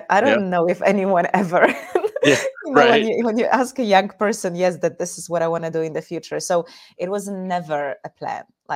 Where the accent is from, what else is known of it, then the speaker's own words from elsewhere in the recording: Poland; So I am from Poland, and exactly, this is the country that used to be under Soviet Union. So I was still, like, the first few years of my life was under communism.